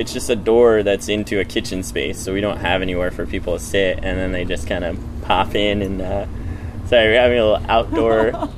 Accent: New York, United States; it's like we're both from New York

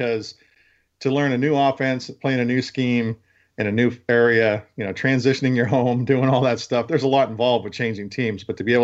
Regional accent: West Coast, United States; I'm originally from the West Coast. I got to watch him play in college.

